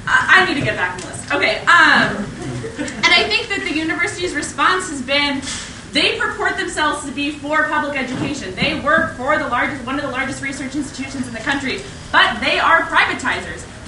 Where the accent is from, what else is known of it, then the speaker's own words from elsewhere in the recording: Seattle, Washington, United States; I'm from Seattle, and I just graduated from UW.